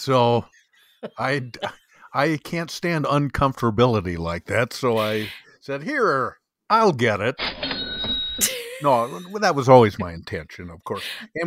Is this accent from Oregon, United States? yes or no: yes; Bend, Oregon, United States; they shot several episodes right here in my hometown of Bend, Oregon.